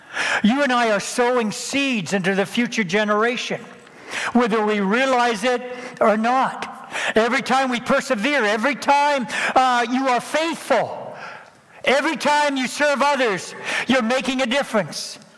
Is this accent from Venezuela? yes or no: no; Bancroft, Ontario, Canada; I grew up in Bancroft. I was quiet, shy, had a speech impediment.